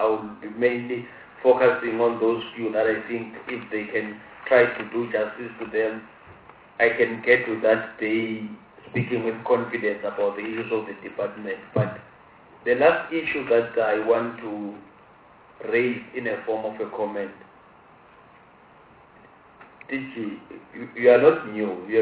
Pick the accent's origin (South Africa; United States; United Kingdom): South Africa; Mpumalanga; I'm from Mpumalanga, and being from Mpumalanga